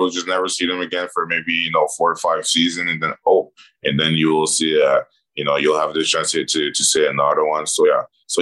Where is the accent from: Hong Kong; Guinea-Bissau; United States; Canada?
Canada; Montreal, Quebec; born or raised there